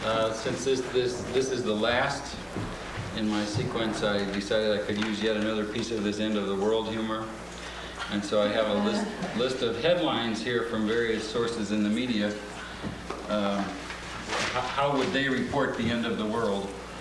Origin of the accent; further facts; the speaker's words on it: Valparaiso, Indiana, United States; I'm from Valparaiso, Indiana